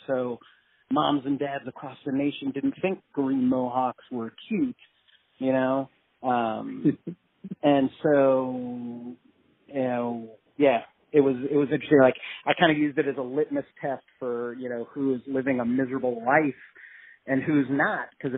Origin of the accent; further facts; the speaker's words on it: Virginia Beach, Virginia, United States; They're from Virginia Beach. I'm from Virginia Beach, in my hometown, and you got to come check it out.